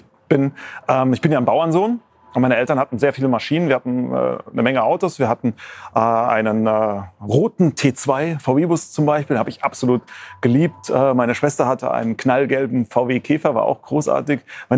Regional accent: Rhineland-Palatinate, Germany; Also ich bin ja in der Nähe von Mainz aufgewachsen

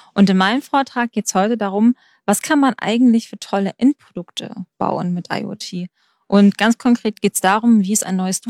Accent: Baden-Württemberg, Germany; ich komme aus dem Schwarzwald ursprünglich.

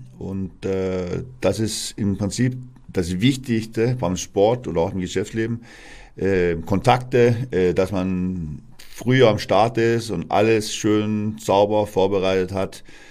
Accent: Maspalomas, Canary Islands, Spain; Und ich bin ja selber auf dem Surfbrett sozusagen aufgewachsen, da war ich 8 Jahre alt, meine Schwester Britt war ein Jahr jünger. Und wir haben da das Surfen gelernt, auf Gran Canaria, in Maspalomas, auf dem gleichen See.

